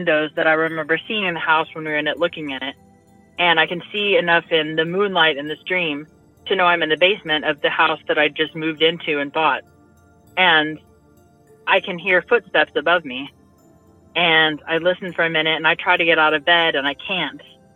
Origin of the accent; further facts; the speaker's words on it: Illinois, United States; I'm from Illinois.